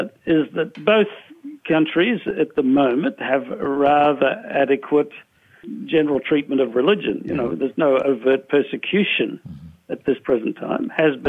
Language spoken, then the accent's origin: English; Australia; And I'm originally from Australia, so it holds a little special interest to me.